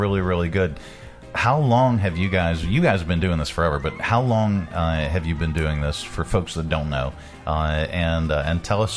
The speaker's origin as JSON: {"language": "English", "region": "Pennsylvania", "country": "United States", "said": "I'm from Pennsylvania, but the other side."}